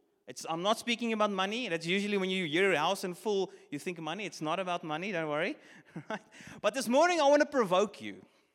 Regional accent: Bloemfontein, Free State, South Africa; Like Aaron said, we're from Bloemfontein. I used to lead our evening congregation in Bloemfontein.

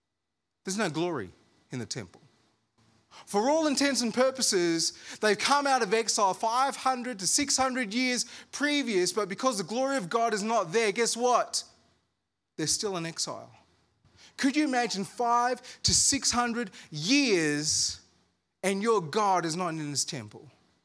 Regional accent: Armidale, New South Wales, Australia; I'm from Armidale. You need to talk back to a brother. You know what I'm saying? We're feisty down in Armidale.

